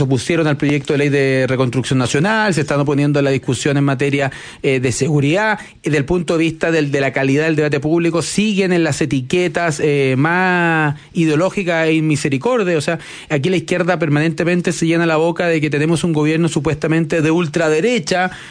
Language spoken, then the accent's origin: Spanish; San Bernardo, Santiago Metropolitan Region, Chile; yo soy de San Bernardo y Jaime fue diputado de San Bernardo, así que fui su votante.